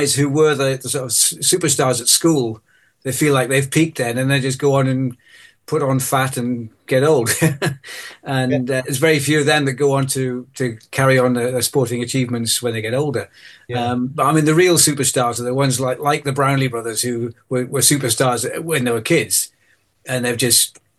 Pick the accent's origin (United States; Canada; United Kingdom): United Kingdom; North East England; now in Ashbourne, United Kingdom; I live in near Ashbourne in Derbyshire, so kind of in the middle of the country now. I am a born and bred Northumbrian. I grew up in Northumberland.